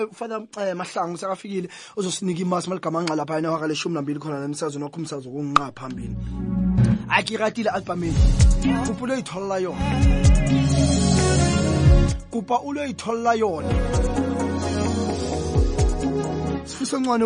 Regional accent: Angola; I'm from Angola. I'm from Angola.

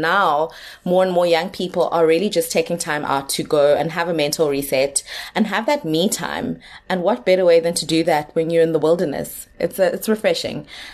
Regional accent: Eastern Cape, South Africa; And growing up in the Eastern Cape, traveling wasn't a thing in my family.

